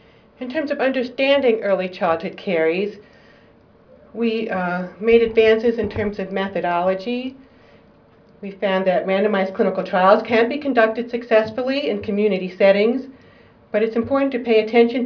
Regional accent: New York, United States; now in California, United States; I've been in California for a long time, but I am a New Yorker.

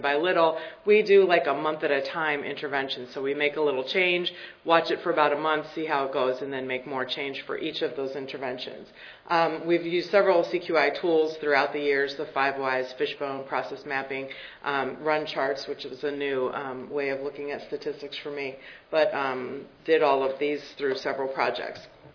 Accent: Michigan, United States; So I'm from Berrien County, Michigan, which is the southwest corner at the tip of the arrow there

